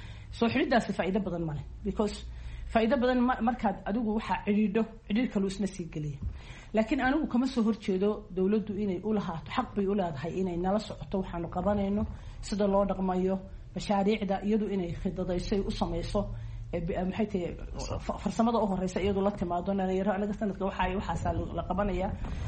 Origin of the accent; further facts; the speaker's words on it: Somaliland, Somalia; anigu waxaan ahay reer Soomaaliland